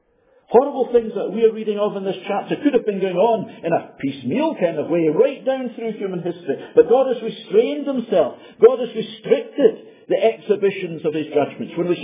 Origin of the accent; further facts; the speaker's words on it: Glasgow, Scotland, United Kingdom; Now, I come from Glasgow.